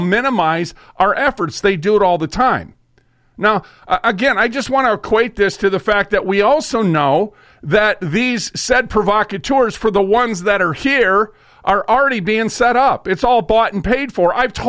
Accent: Minnesota, United States; Well, guess what, folks? I'm from Minnesota.

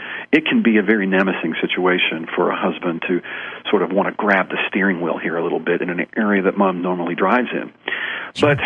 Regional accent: Texas, United States; I was raised here in Texas with a very acute style

